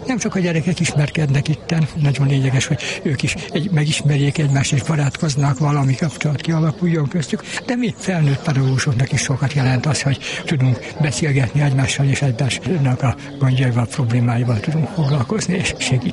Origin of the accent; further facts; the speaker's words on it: Piliscsaba, Pest, Hungary; és ezt jó, ha tudjuk ott nálunk is, Pilis Csabán, hogy kikkel vagyunk így körülvéve.